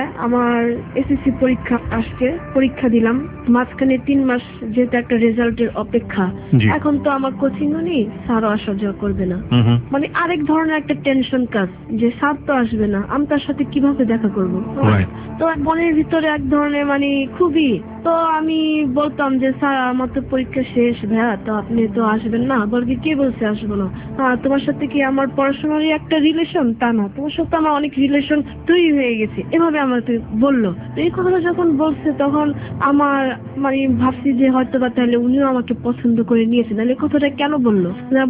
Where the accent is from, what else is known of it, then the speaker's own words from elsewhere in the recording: Dhaka, Dhaka Division, Bangladesh; আমরা পুরান ঢাকার মানুষ